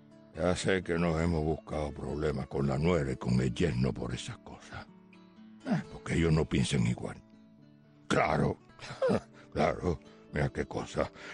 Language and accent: Spanish; Cuba; now in Miami, United States; y la nuestra, Cuba, que también es suya.